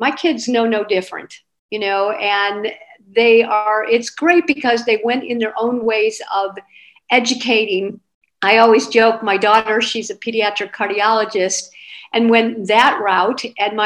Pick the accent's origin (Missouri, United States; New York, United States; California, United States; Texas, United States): Missouri, United States; St. Louis; She's been ever, and we're both from St. Louis.